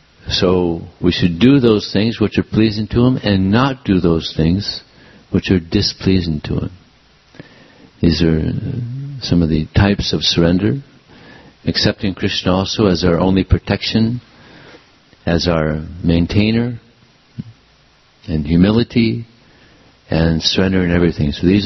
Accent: Los Angeles, California, United States; I grew up here in Los Angeles, and I remember back in the 70s, we used to get so much rain, pour down rain.

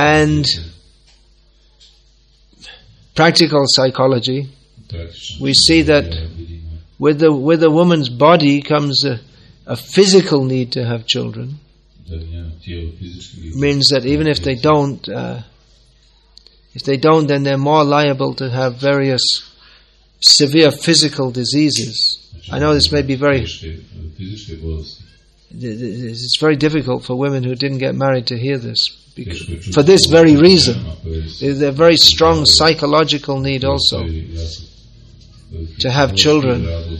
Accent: United Kingdom; Being British, I beg to differ. I politely beg to differ here.

